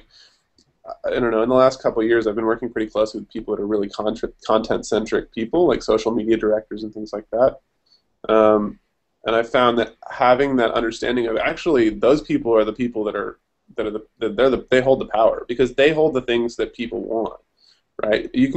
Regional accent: United States; I'm an American, but spelled the Australian way.

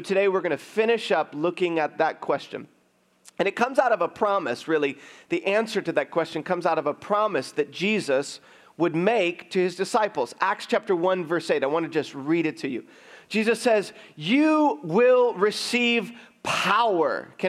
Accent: Michigan, United States; One time growing up in Michigan, I lived in this dark gray town that was dark like 7 months of the year.

